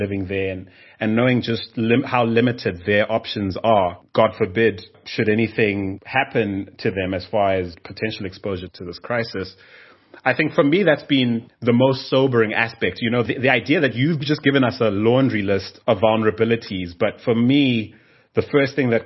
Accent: Zimbabwe; now in South Africa; I'm from Zimbabwe and live in South Africa.

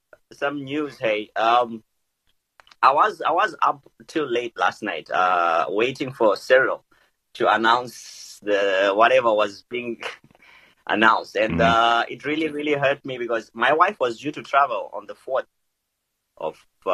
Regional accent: Zimbabwe; now in Japan; I'm from Zim.

